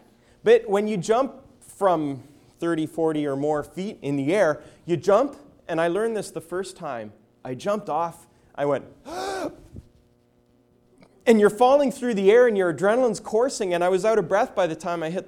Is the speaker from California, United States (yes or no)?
no; Virginia, United States; It was about 10 feet high in my hometown that led into the York River, a place you would never swim in now, but it was a little cleaner back then.